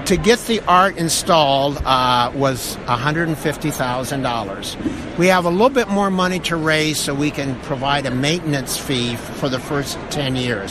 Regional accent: Iowa, United States; Oh, I'm from Iowa.

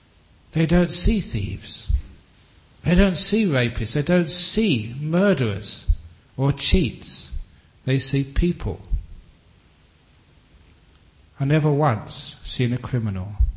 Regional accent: England, United Kingdom; I'm English

